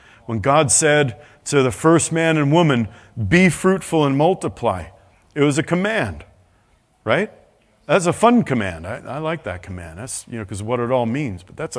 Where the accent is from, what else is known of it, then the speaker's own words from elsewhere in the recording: England, United Kingdom; Now, I am an Englishman, and I'm glad that our symbol is the lion.